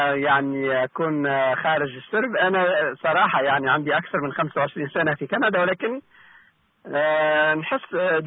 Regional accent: Tunisia; now in Canada; ولكن أنا نبقى مهاجر. يعني نبقى je suis pas canadien je suis un tunisien

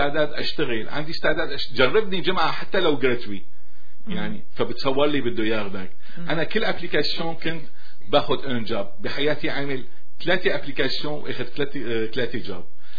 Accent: Syria; أصولنا نحن كسوريين كعرب

